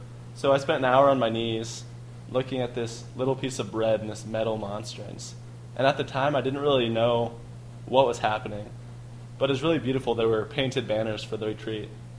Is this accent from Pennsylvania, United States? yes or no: no; Nebraska, United States; I'm from Nebraska, just graduated at the University of Nebraska-Lincoln.